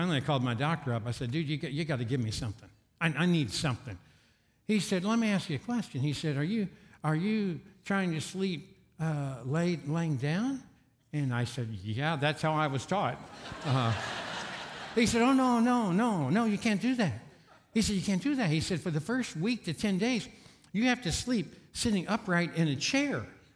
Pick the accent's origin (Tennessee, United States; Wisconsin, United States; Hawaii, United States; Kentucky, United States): Kentucky, United States; And I'm from Kentucky, too. I mean, come on. I saw some people roll their eyes when they heard I was from Kentucky